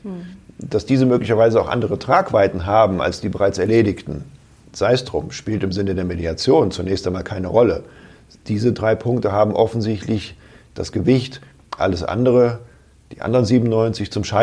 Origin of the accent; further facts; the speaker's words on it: Hesse, Germany; Ich komme aus Waldeck-Frankenberg, ja.